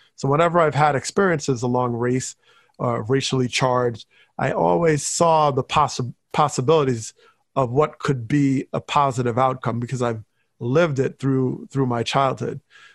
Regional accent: Teaneck, New Jersey, United States; In my hometown, Teaneck, New Jersey, was considered one of the first to voluntarily desegregate in the country.

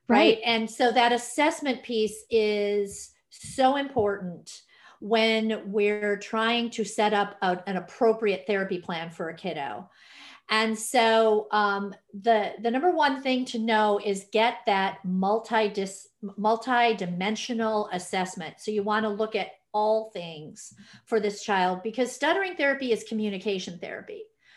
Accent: Illinois, United States; now in Dallas, United States; Oh, I'm here in Dallas, Texas area. I grew up in Illinois and then married a Texan. So here I am in Texas.

